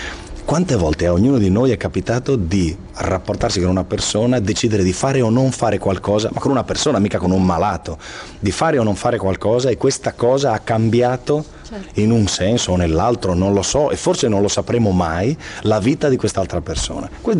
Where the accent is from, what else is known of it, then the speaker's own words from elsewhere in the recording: Friuli-Venezia Giulia, Italy; now in Trieste, Italy; Io, in quanto friulano